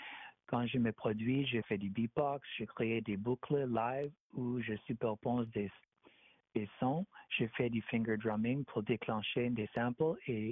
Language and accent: French; Edmonton, Alberta, Canada; also born or lived in Vancouver, Canada; now in Chicago, United States; je suis né et j'ai grandi à Edmonton, au Canada. J'ai déménagé à Vancouver en 2008 et j'y ai habité jusqu'à l'été dernier. Je suis actuellement basé aux États-Unis maintenant, à Chicago.